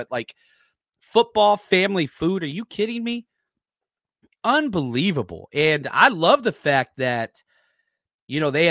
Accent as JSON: {"language": "English", "region": "Texas", "country": "United States", "tie": "born or raised there", "said": "like Thanksgiving was all about that Texas A&M game growing up in Texas."}